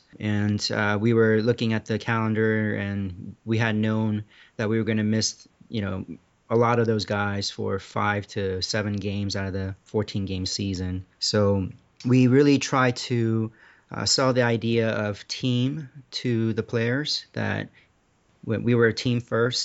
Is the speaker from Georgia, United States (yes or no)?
yes; Atlanta, Georgia, United States; It wasn't until I went back to Atlanta, my hometown, for medical school